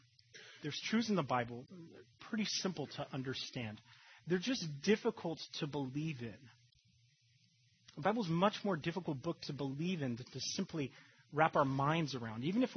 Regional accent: Phoenix, Arizona, United States; You see, I grew up in Phoenix, Arizona. It's the Valley of the Sun.

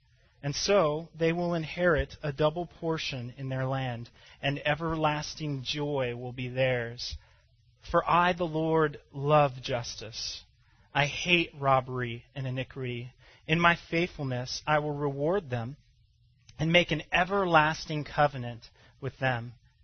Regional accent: Phoenix, Arizona, United States; I grew up in Phoenix, Arizona, where I just got an awe.

